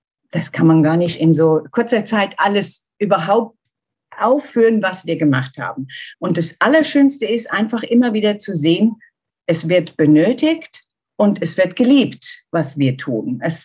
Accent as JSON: {"language": "German", "country": "Germany", "said": "Ich komme aus Deutschland. Ich wohne in der Nähe von Frankfurt. Ich bin 59 Jahre alt"}